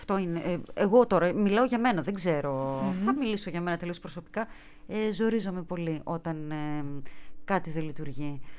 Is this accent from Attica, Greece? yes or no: no; Thessaloniki, Central Macedonia, Greece; είμαι από τη Θεσσαλονίκη και τέλος πάντων